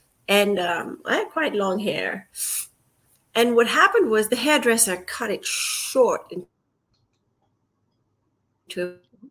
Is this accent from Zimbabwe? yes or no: no; Singapore; also born or lived in Malaysia; when I was a child, I grew up in Singapore and Malaysia. We moved there for several years.